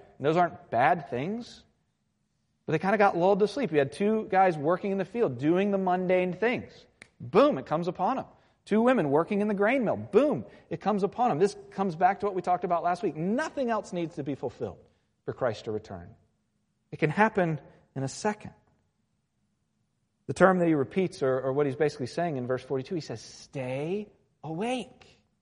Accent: Virginia Beach, Virginia, United States; So I grew up in Virginia Beach, and it's kind of Hurricane Alley in a sense.

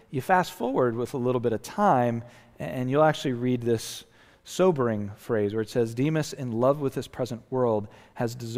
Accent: Chesapeake Bay, United States; You know, I grew up on the Chesapeake Bay

